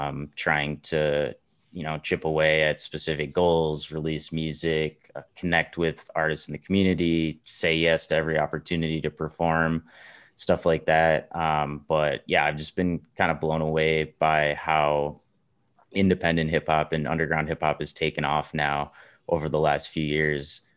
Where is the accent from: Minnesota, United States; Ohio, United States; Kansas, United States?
Minnesota, United States; a lot of it from my hometown in Minnesota.